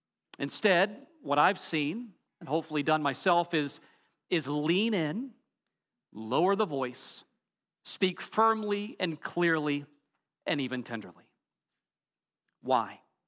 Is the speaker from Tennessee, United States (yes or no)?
yes; Tennessee, United States; I called my pastor growing up in Tennessee, Brother Bill, Brother Ted.